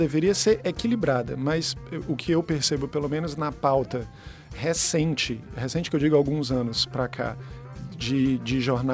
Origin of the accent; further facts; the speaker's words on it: Fortaleza, Ceará, Brazil; Eu lembro de estar passando na Barra do Ceará, onde fui criado